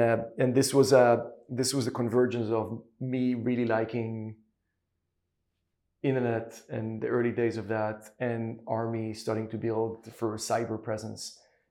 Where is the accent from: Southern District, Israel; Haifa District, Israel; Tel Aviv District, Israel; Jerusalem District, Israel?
Haifa District, Israel; Haifa; moved away; Yeah, so I'm born and raised in Israel, in Haifa, actually. I'm proud Haifa graduate.